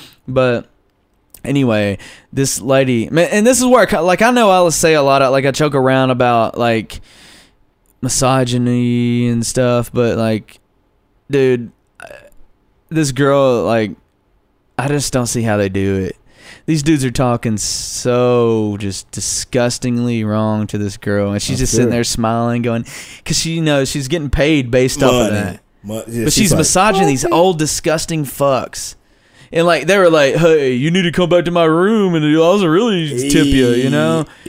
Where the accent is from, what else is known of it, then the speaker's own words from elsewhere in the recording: Memphis, Tennessee, United States; I said, 323 Mud Island Road Apartments, look alive in the river.